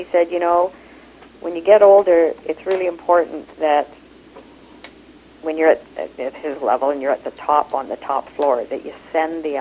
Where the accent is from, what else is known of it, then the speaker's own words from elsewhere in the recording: Kenya; born there; I was born in Kenya, in a culture that was in East Africa, under British colonization, into an East Indian family. So by the time I was four, I had in my ear already about five accents.